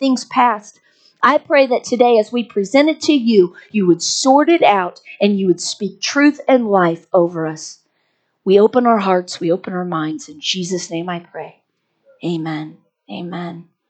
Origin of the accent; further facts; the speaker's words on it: Texas, United States; I grew up in Texas, and we would have to constantly set control burns so that the ground could receive nutrients